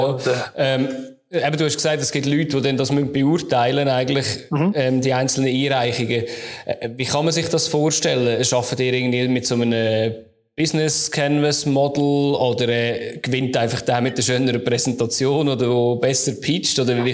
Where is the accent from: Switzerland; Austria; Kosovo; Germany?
Switzerland; Also jetzt auch bei uns in der Schweiz, oder ich habe auch schon viele verschiedene Ansätze gesehen.